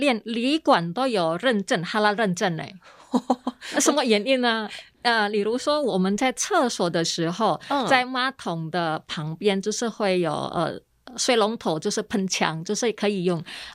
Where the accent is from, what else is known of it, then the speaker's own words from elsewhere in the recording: Taiwan; 我是台湾人